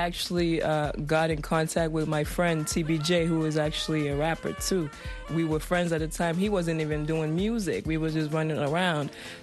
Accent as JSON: {"language": "English", "country": "Canada", "tie": "born or raised there", "also_born_or_lived": "Sierra Leone / Gambia / United States", "said": "But I was born in Sierra Leone. I grew up in Canada. And I moved around, honestly, because I was a problem child when I was a kid. So I was raised by my grandma, so I moved from Sierra Leone, Gambia, to Canada"}